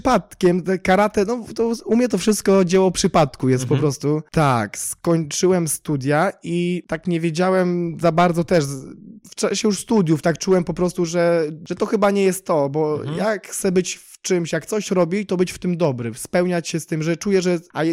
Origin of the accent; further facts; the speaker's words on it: Nowy Dwór Mazowiecki, Masovian Voivodeship, Poland; bo ja z Nowego Dworu Mazowieckiego